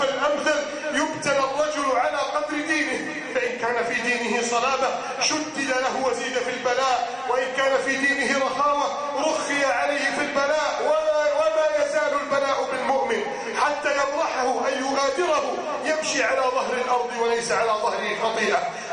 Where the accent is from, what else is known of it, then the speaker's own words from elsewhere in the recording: Egypt; اللهم إنا نسألك أن تعيد بلدنا مصر إلى سابق عزها